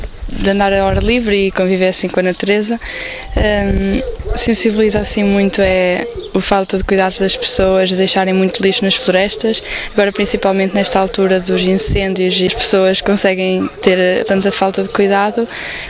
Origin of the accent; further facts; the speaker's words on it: Estarreja, Aveiro, Portugal; tenho 17 anos, sou de Estarreja.